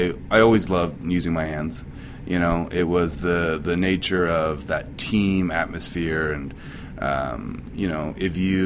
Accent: New Jersey, United States; Yeah, South Jersey. Like 30 minutes south of Philly.

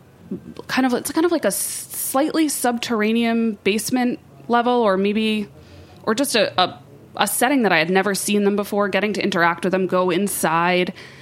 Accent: New York, United States; as a New Yorker, it was great to see, New York shown and referenced in that way.

